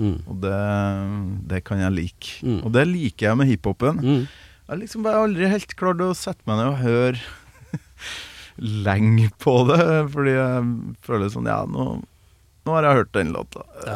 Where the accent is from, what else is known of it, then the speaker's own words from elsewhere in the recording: Kolvereid, Trøndelag, Norway; I forhold til på Kolvereid der jeg kommer fra I Nord-Trøndelag.